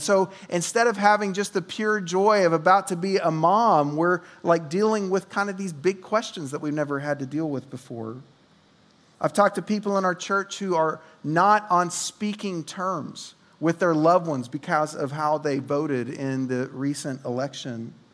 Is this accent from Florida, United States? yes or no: no; Oklahoma, United States; I'm from Oklahoma, so I have a hard time just enunciating normal things, much less Bible names.